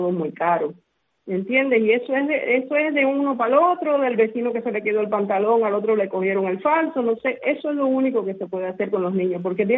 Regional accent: Cuba; eso es porque somos cubanos.

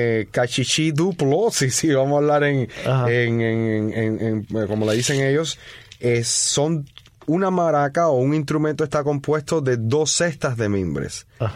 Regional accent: Cuba; lo que nosotros como cubanos conocemos como huira, ¿no?

